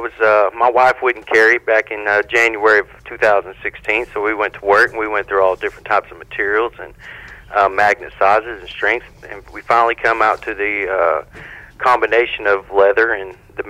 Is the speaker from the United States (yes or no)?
yes; Abilene, Texas, United States; We're from West Texas out here in Abilene.